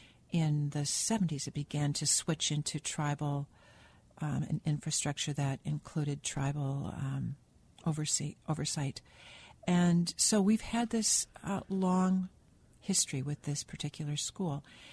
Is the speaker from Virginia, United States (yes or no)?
no; Wahpeton, North Dakota, United States; I grew up on the Wapton boarding school campus for part of my childhood.